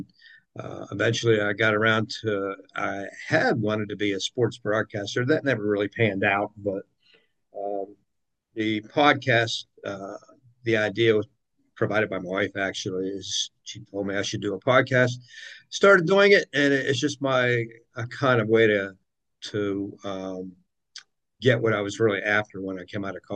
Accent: Pittsburgh, Pennsylvania, United States; So it was quite a time to be growing up in Pittsburgh with Pittsburgh sports.

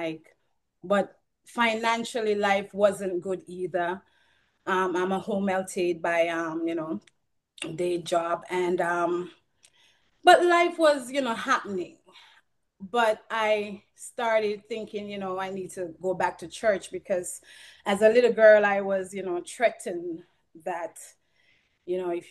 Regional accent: Jamaica; I grew up in Jamaica and with religion and Christianity and everything.

